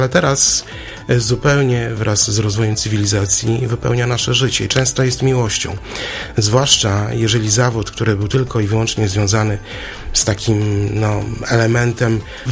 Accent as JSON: {"language": "Polish", "town": "Olsztyn", "region": "Warmian-Masurian Voivodeship", "country": "Poland", "tie": "born or raised there", "also_born_or_lived": "Szczytno", "said": "Urodziłem się w Szczytnie, ale całe moje życie jest związane z Olsztynem."}